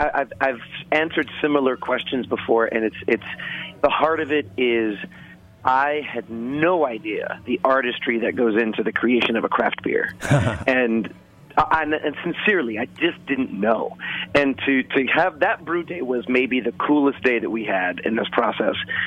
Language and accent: English; Brooklyn, New York, United States; Oh my God, I grew up in Brooklyn, and so Malta was a treat.